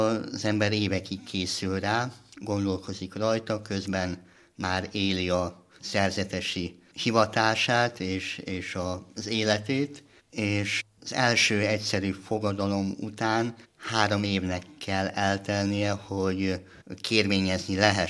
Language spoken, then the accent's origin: Hungarian; Apatin, Vojvodina, Serbia; Én Apatin vagyok. Apatin az Nyugat-Bácskában a Duna mentén helyezkedik el.